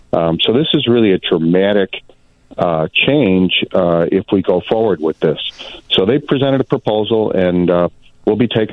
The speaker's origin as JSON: {"language": "English", "town": "Oak Park", "region": "Illinois", "country": "United States", "tie": "born or raised there", "said": "Yeah, wonderful community. Love Oak Park. Always, of course, be my hometown."}